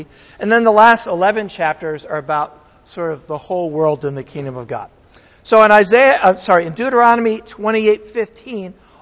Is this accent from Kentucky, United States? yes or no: no; Connecticut, United States; with a hurricane hitting my home state of Connecticut as I speak